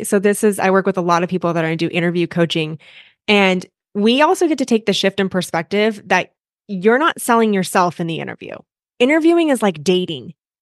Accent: California, United States; They've never been to snow. I come from California. They're Floridians.

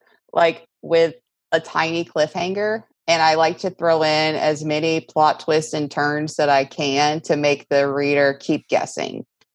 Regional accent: the South, United States; accent: Southern; I miss the South a lot. And sometimes if I get emotional or something, my Southern accent will still try to come out, and I probably say the word y'all way too much.

